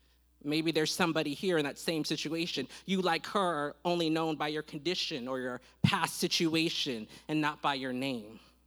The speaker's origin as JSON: {"language": "English", "region": "Oklahoma", "country": "United States", "tie": "born or raised there", "said": "Now, growing up in Oklahoma, especially in high school, life was rough."}